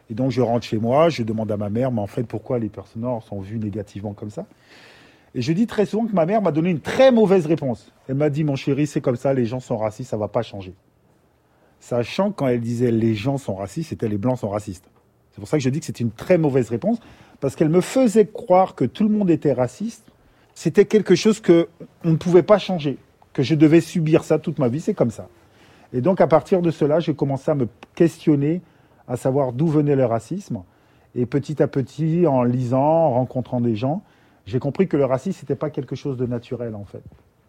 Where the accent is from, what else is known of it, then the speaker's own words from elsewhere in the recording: Guadeloupe, France; born there; Parce que Je suis né à la Guadeloupe.